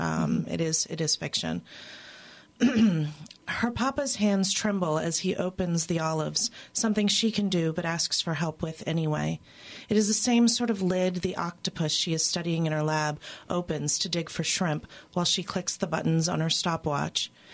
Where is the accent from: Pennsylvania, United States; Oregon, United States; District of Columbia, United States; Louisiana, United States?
Louisiana, United States; I'm a little water baby. I grew up in Miami in South Louisiana. So a lot of what I write is really seeped in place.